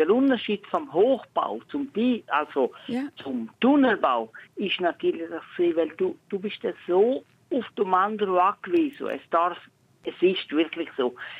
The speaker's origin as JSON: {"language": "German", "country": "Switzerland", "said": "wir als Schweizer"}